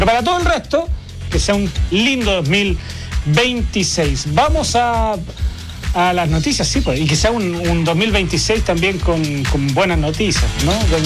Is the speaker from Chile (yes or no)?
yes; Chile; somos caballeros los chilenos, ¿no?